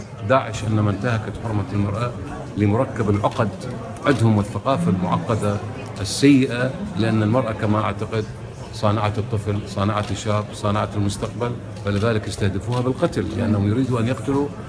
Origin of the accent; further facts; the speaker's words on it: Iraq; وإحنا عندنا في العراق مسلة حمورابي